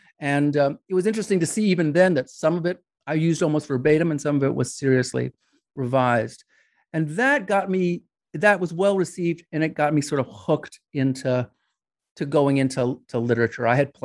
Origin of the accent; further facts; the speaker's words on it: New York, United States; It wasn't a subject that we studied. I grew up in New York.